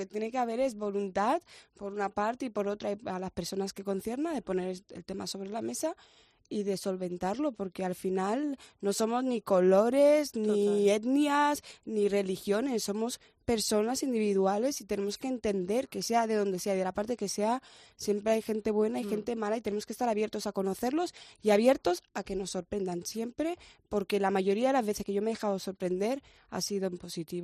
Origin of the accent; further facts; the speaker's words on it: Barcelona, Catalonia, Spain; moved away as an adult; also born or lived in Guinea; now in Madrid, Spain; Yo soy de Barcelona. Uh-huh. Yo de Guinea llegué a Barcelona, me crié ahí y con 23, 24 años me mudé a Madrid